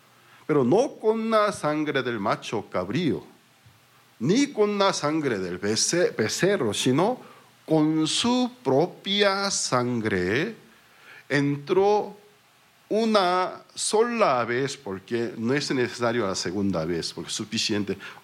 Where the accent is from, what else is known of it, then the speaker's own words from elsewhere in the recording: South Korea; first language Korean; Spanish is a second language; Según el diccionario del idioma coreano, es mi idioma natal, porque soy originalmente soy Corea del Sur.